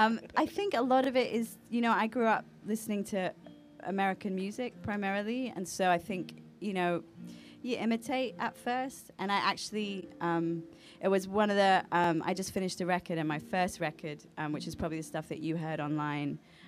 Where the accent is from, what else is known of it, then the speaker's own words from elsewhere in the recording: London, United Kingdom; now in United States; I don't know anyone from London where I'm from anymore.